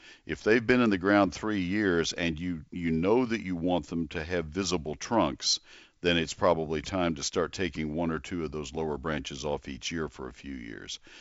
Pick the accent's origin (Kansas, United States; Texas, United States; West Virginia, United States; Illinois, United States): Texas, United States; College Station; Growing up in College Station, Texas, and listening to … never dreaming I'd be working here.